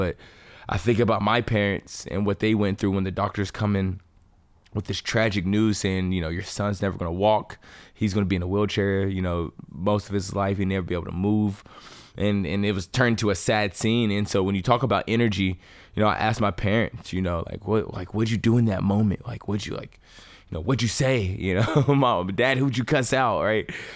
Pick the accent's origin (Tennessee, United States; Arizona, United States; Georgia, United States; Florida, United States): Tennessee, United States; when I was a little boy, you know, growing up in East Tennessee